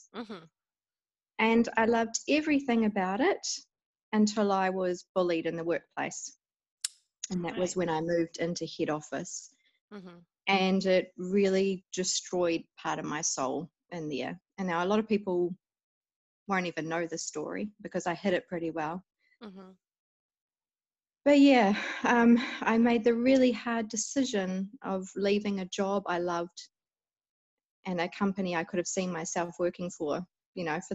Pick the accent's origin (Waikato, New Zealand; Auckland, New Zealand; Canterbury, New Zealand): Auckland, New Zealand; now in Queenstown, New Zealand; I am. I'm a Westie. So I grew up in Auckland, or Tamaki Makaurau in Māori. Uh-huh. Yes, born and bred up there, out in the sticks in a little place near the beach.